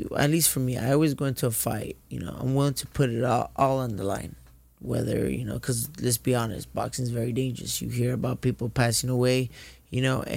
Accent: Compton, California, United States; Okay, so I was born in Martin Luther King Hospital in L.A.

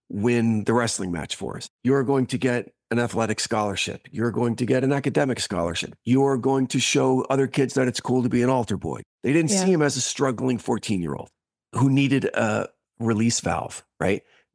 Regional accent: New Jersey, United States; I grew up in North Jersey, really close to what's called the most haunted road in America, called Clinton Road.

